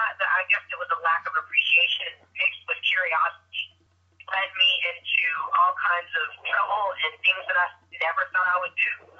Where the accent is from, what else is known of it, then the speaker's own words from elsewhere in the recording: Denton, Texas, United States; I'm from Denton, Texas, which is a little further north of Dallas, so it is kind of like I left home, but I just didn't have to leave the state.